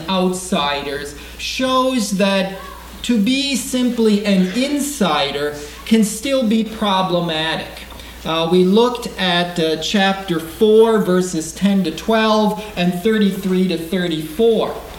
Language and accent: English; Saskatoon, Saskatchewan, Canada; I'm from Saskatoon, Saskatchewan, Canada.